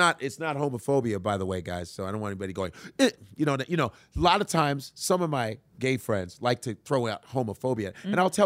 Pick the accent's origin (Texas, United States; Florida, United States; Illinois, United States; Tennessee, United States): Illinois, United States; Chicago; I grew up in Boys Town in Chicago. Gays were always around me. You know, it was immigrants, gay, it was all that.